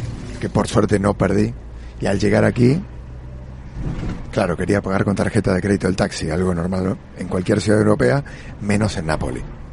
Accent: Argentina; Y la llegada a esta ciudad, siendo argentino, uno se hermana con la gente.

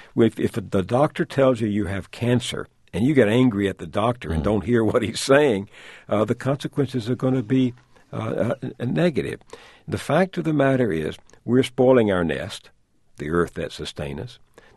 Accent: the South, United States; I guess my philosophy goes back to being a Southerner, Tom. I grew up in the South

